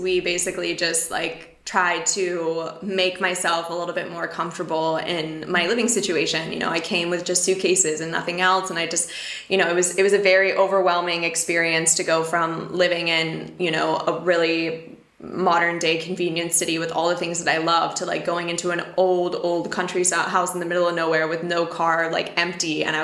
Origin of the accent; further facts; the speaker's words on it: United States; moved away; I'm from America. I'm used to all the best compliances and like stuff and convenience and like everything.